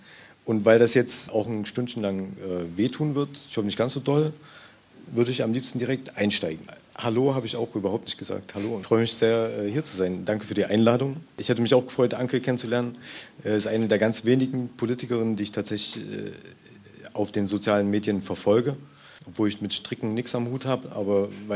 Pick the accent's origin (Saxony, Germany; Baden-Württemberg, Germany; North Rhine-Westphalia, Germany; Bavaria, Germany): Saxony, Germany; Zwickau; Zwickau, wo ich herkomme, zum Beispiel, hat eine technische Hochschule